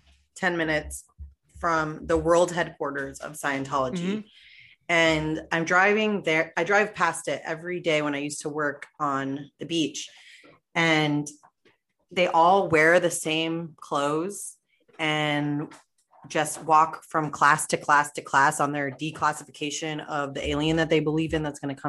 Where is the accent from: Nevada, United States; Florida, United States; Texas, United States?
Florida, United States; also born or lived in New York / North Carolina / Venezuela; And I've been in Florida since I was 2nd grade.